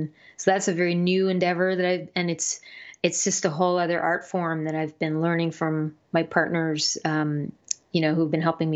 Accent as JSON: {"language": "English", "country": "Canada", "said": "And hopefully, definitely shows in my home country, Canada, next spring and hopefully into the summer."}